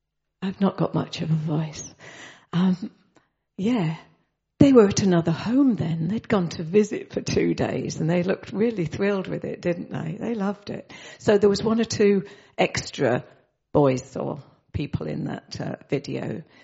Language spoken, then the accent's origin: English; England, United Kingdom; If you imagine, we're English, we get loads of stuff in English